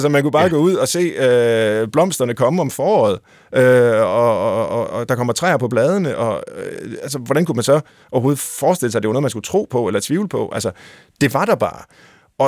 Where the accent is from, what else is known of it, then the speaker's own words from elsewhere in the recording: Tjøring, Central Denmark Region, Denmark; for jeg er vokset op ved Gøstrup, altså i Tjøring, men det ligger lige ved siden af